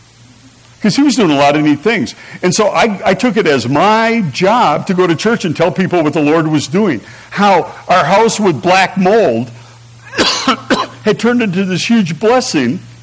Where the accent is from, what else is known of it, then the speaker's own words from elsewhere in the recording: Milwaukee, Wisconsin, United States; I grew up in Milwaukee where we are trained to have bad mouths.